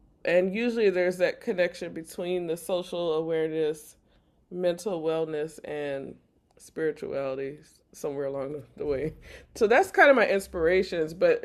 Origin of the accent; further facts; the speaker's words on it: New Orleans, Louisiana, United States; I'm also influenced by my city, by New Orleans, growing up in New Orleans.